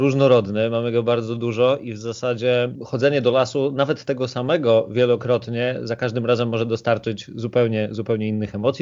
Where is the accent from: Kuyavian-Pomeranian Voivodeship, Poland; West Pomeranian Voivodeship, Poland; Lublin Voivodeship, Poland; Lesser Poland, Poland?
Kuyavian-Pomeranian Voivodeship, Poland; Ja się wychowałem w okolicach Borów Tucholskich i tutaj w tej mojej okolicy lodowce przyniosły mnóstwo piachu, no i oczywiście działalność człowieka spowodowała, że głównie dookoła mam sosnę